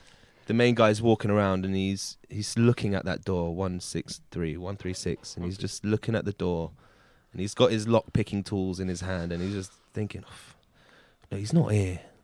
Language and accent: English; England, United Kingdom; I'm English, mate.